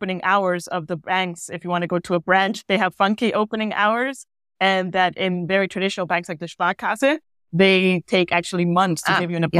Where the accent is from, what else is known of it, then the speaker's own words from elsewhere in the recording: Guatemala; I would say one thing that is different, for example, from my home country, Guatemala